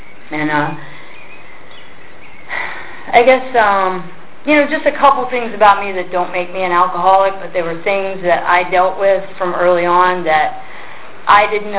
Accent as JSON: {"language": "English", "region": "Texas", "country": "United States", "tie": "born or raised there", "said": "And I was born in Texas. I was raised there. I lived there probably for the first 24 or 25 years of my life, and people noticed pretty quick that I don't really have an accent."}